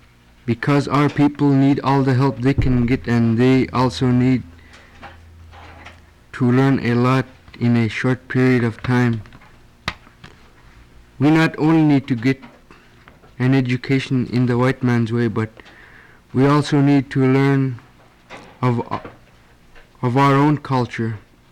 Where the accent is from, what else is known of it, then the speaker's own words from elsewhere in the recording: Koliganek, Alaska, United States; I'm from Kalinic. I'm a freshman. As a future leader of my local village corporation and Bristol Bay Native Corporation